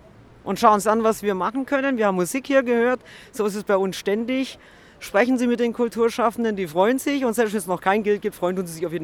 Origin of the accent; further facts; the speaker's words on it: Gelting, Bavaria, Germany; Ja klar, also wir kommen aus Gelting. Das ist ein Ort zwischen Wolfratshausen und Geretsried.